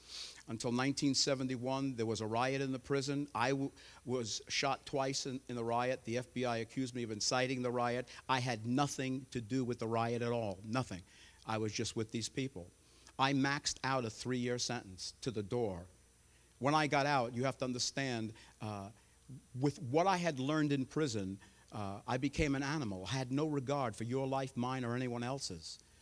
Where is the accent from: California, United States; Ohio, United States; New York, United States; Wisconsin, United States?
New York, United States; born there; They came to America for a better life. They wanted a better life for their children. I was born in New York.